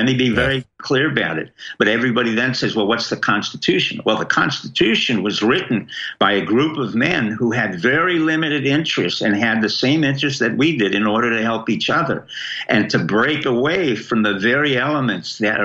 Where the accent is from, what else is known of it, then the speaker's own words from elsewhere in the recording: Girona, Catalonia, Spain; I grew up in the area around Barcelona and Toulouse. I grew up in Figueira and Girona, the cities in Catalan.